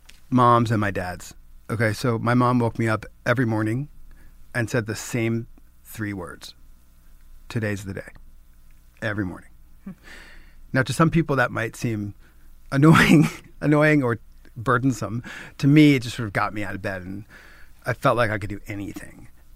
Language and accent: English; New York, United States; I'm a New Yorker.